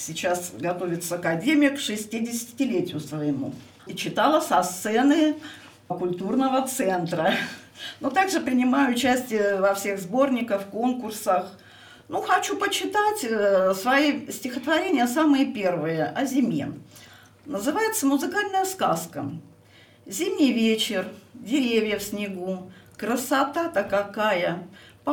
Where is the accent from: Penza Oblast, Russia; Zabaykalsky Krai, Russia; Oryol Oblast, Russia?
Oryol Oblast, Russia; Я очень люблю лес, а я сама из Болховского района.